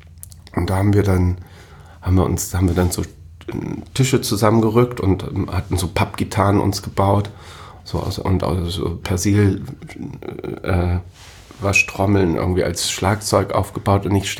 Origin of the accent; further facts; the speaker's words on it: Hamburg, Germany; Ich bin geboren 1970, bin hier in Hamburg im Marienkrankenhaus geboren, also tatsächlich ein gebürtiger Hamburger